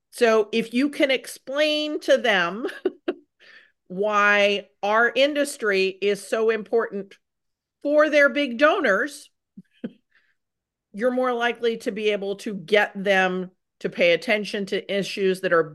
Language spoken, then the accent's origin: English; Texas, United States; I grew up here in Texas, so I'm used to part-time legislators.